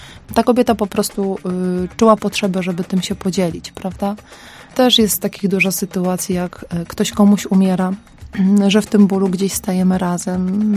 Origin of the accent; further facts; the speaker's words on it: Shchuchinsk, Akmola Region, Kazakhstan; bazar to jest takie centrum życia u nas w Szczecińsku